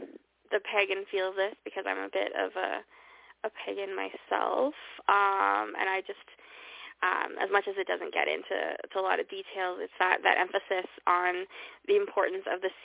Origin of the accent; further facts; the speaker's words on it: Canada; You know, I'm Canadian.